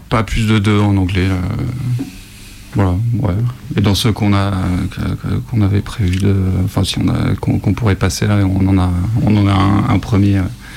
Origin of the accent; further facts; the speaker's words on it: France; c'est juste de se dire quand on est français, de langue maternelle, qu'on chante en anglais